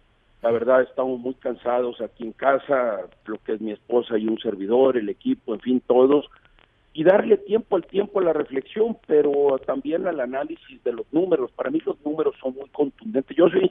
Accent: Culiacán, Sinaloa, Mexico; en el caso de Culiacán, mi tierra, es decir, donde nací, donde vivo, donde están mis intereses, donde vive mi familia y donde tengo comprado mi pedacito para que me entierren

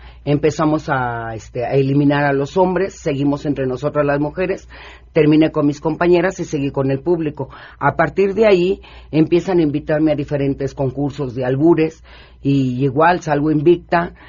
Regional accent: Mexico City, Mexico; Yo nací en el barrio de Tepito, soy oriunda del barrio de Tepito.

